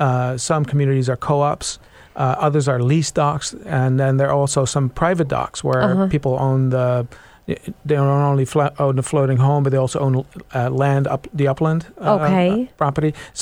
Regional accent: Netherlands; now in Seattle, United States; I was raised in the Netherlands, kind of a you know, seafaring nation. And when I moved here to Seattle

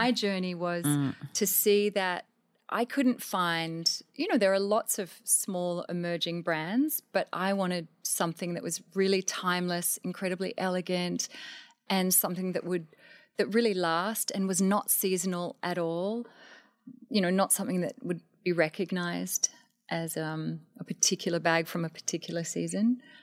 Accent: Australia; I come from Australia and I'm fairly tall. I'm 5'8".

